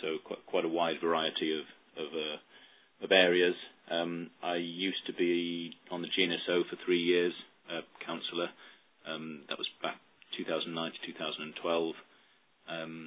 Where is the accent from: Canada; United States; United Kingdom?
United Kingdom; England; moved away as an adult; now in Paris, France; so I'm an Englishman but based in France, so I'm not French. Been here for 18 years